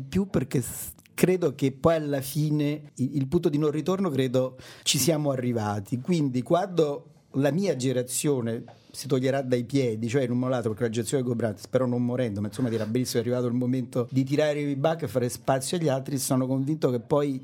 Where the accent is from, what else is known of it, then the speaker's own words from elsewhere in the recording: Rome, Lazio, Italy; È un'impressione mia da romano provinciale che non capisce niente, o è vero?